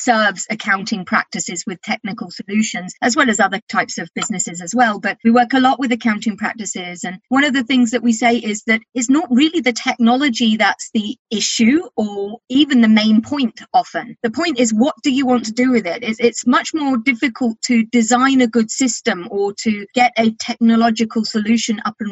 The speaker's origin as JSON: {"language": "English", "region": "England", "country": "United Kingdom", "moved": "as an adult", "lives_now": "Norway", "said": "I moved to Norway in 2008. I'm actually English, but now live in Norway."}